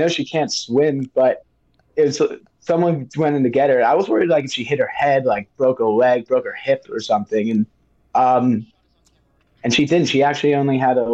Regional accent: Baltimore, Maryland, United States; We're from Baltimore and big boat culture there.

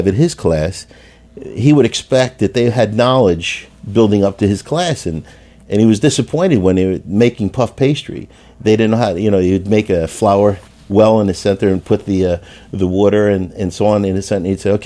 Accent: Philadelphia, Pennsylvania, United States; I'm a kid from Northeast Philadelphia, right. No exposure to big city life or anything.

